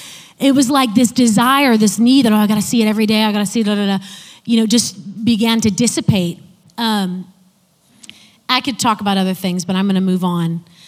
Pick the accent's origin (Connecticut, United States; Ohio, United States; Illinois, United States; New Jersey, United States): Illinois, United States; Chicago; I grew up in the Chicago area, so every day in the afternoon, Oprah's show re-aired at like from 3 to 4 p.m. in the afternoon.